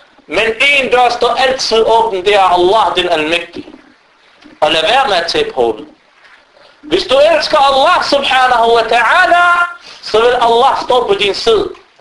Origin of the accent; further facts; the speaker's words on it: Palestine; Ashira, min stam. Jeg er palæstinenser. Og jeg kommer fra den her stam.